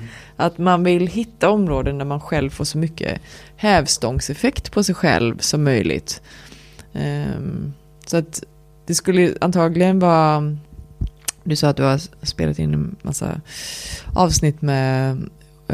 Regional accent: Lerum, Västra Götaland County, Sweden; Jag är uppväxt i Lerum utanför Göteborg.

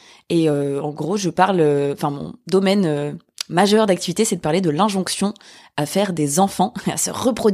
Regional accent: France; now in Belgium; j'ai 32 ans, je suis une femme cisgenre, je suis française, mais j'habite officiellement en Belgique depuis 4 ans, mais en ce moment, je suis plutôt en voyage, on va dire, sur le long terme depuis plusieurs mois.

